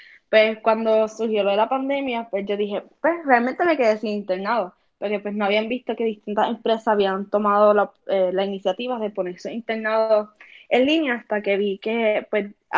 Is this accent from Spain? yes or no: no; Mayagüez, Puerto Rico; yo soy de Mayagüez